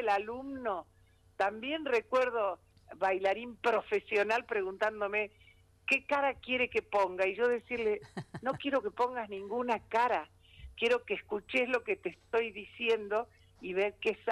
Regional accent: Villa Carlos Paz, Córdoba, Argentina; also born or lived in Buenos Aires Province; yo me crié en Carlos Paz, nací en la provincia de Buenos Aires, pero me crié en Carlos Paz

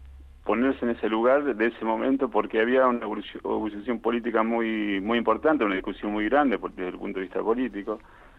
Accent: La Plata, Buenos Aires Province, Argentina; fui secuestrado en la ciudad de La Plata, que es mi ciudad de origen.

